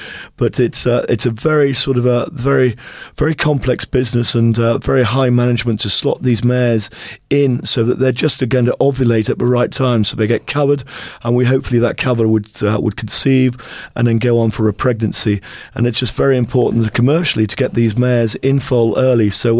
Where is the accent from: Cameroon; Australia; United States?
Australia; I am Australian.